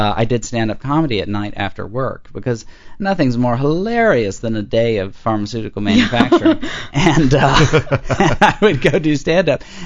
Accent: Austin, Texas, United States; I grew up in Austin, Texas.

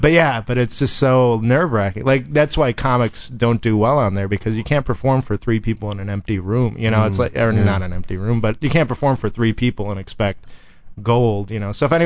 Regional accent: Milwaukee, Wisconsin, United States; No, I'm from Milwaukee.

